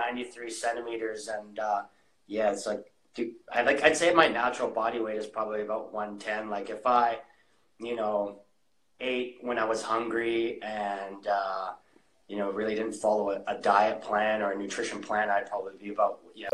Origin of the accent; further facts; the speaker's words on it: Canada; I think he must have known that I'm Canadian because he put peanut butter and jam sandwiches in there for a post-workout meal.